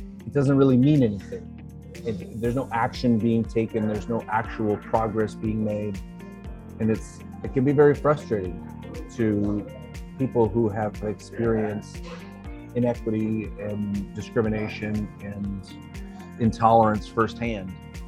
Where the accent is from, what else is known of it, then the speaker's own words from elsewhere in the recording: Alaska, United States; Well, the thing that always comes to mind is that I'm from Alaska, which was born in Alaska.